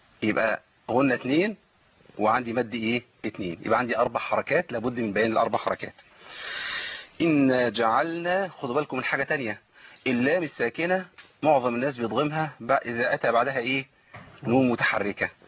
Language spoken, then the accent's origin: Arabic; Egypt; في بعض الطرق اللي مش مقروه بيها هنا عندنا في مصر